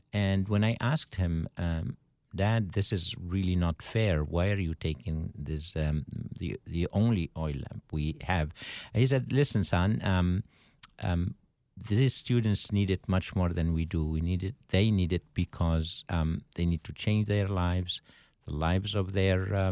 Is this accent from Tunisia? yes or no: yes; Tunisia; moved away as an adult; I'm originally from North Africa, Tunisia.